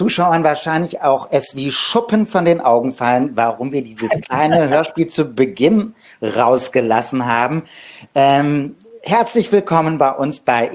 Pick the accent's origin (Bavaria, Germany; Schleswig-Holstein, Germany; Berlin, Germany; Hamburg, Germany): Hamburg, Germany; Als Hamburger hört man natürlich Telemann.